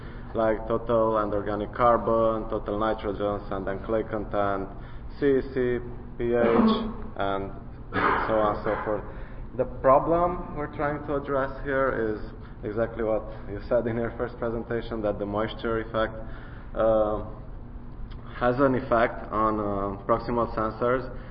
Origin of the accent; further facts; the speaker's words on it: Romania; So, Eastern Europe, I'm from Romania.